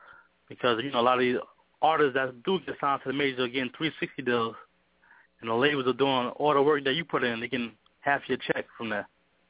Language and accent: English; Brooklyn, New York, United States; For those who don't know, I'm from New York, Brooklyn originally, but I moved, migrated all over the damn place.